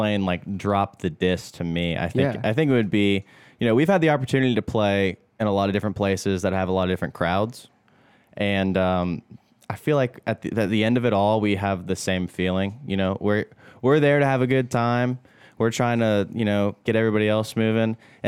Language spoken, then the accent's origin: English; Evans, Georgia, United States; So I grew up in Evans, Columbia County.